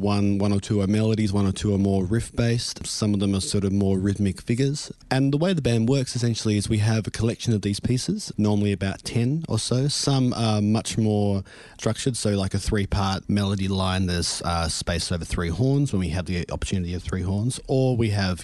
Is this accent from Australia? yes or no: yes; Canberra, Australian Capital Territory, Australia; also born or lived in Berlin / Melbourne; Because I'm originally from Canberra, before I went to Berlin, obviously I was in Canberra studying